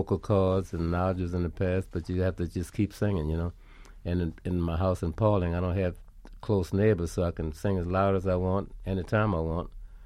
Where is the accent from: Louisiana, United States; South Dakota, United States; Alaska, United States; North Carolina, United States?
Louisiana, United States; New Orleans; You know, I want to write about my hometown, about New Orleans, you know, and that came so easy.